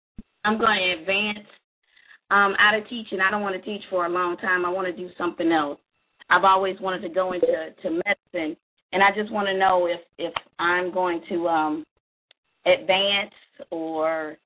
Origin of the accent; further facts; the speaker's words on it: Talladega, Alabama, United States; now in Georgia, United States; Well, I'm originally from Alabama, so... That's Talladega, Alabama.